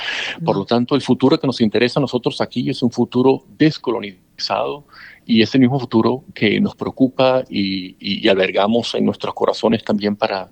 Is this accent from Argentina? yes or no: no; Venezuela; o sea, yo soy venezolano.